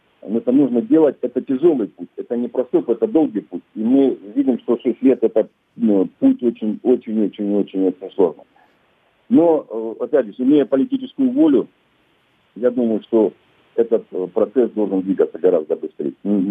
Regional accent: Krasnodon, Luhansk Oblast, Ukraine; Я родом с Краснодона, который на сегодняшний день находится на оккупированной территории.

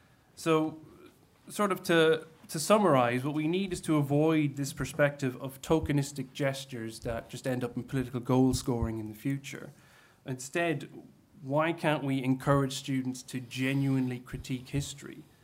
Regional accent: Ireland; So growing up in the Republic, or as Kevin would say, the Free State, or as my colleagues or as my colleagues in work would say, Southern Ireland

